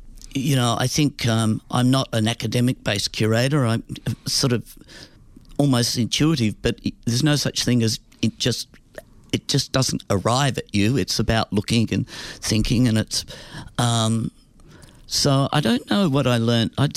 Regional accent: Hobart, Tasmania, Australia; I grew up in Hobart and...

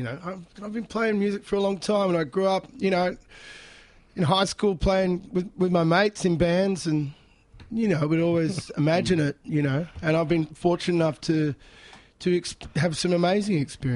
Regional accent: Ireland; my father's Irish and I'm Irish

